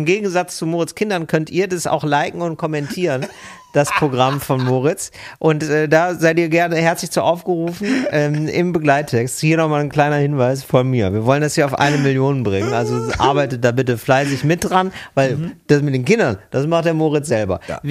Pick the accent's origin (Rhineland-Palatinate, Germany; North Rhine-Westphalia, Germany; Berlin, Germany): North Rhine-Westphalia, Germany; Wattenscheid; Bei uns in Wattenscheid machen wir das immer nicht so.